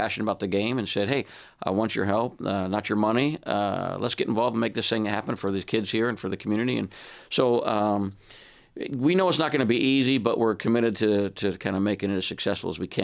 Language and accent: English; Washington, District of Columbia, United States; When I was a kid, I grew up in Washington, D.C. I started going to pro games when I was probably 8 or 9.